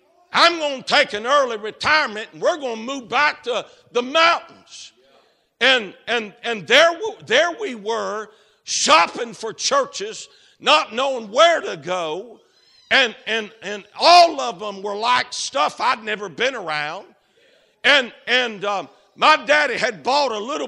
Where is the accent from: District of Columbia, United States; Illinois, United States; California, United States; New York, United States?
District of Columbia, United States; Washington; born there; But I was born in Washington, D.C.